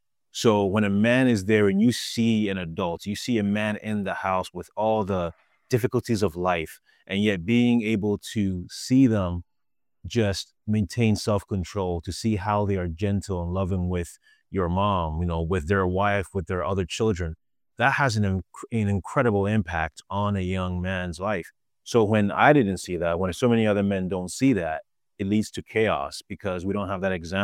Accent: Ghana; I was born and raised in Ghana. And being in Ghana, by the time I was 10 years old, I had been in so many fights.

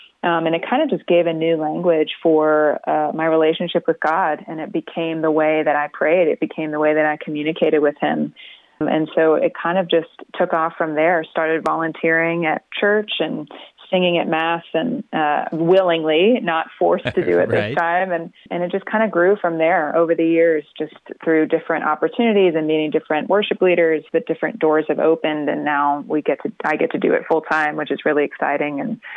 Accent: Florida, United States; now in Nashville, United States; No, we moved here about 5 years ago now. We grew up in Florida. Both my husband and I met in church back in the day and when we were teens and, moved our way up to Nashville, Tennessee just a few years ago.

